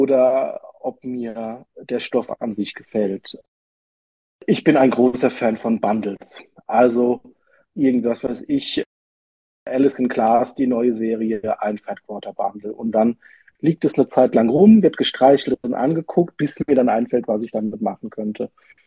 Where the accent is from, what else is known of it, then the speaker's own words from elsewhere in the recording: Rhineland-Palatinate, Germany; ich komme ja aus der Pfalz